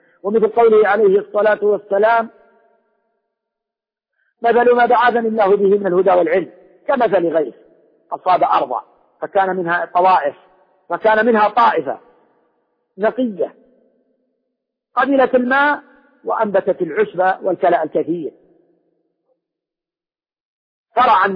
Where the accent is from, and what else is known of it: Saudi Arabia